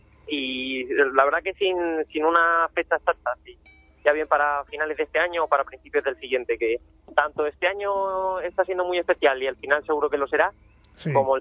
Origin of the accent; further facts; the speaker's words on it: Ayora, Valencian Community, Spain; also born or lived in Requena; Yo nací en el hospital de Requena, ¿no? Pero estoy empadronado en Ayora. Y nada más nacer ya me llevaron para Ayora. Entonces, soy de Ayora, de pura cepa.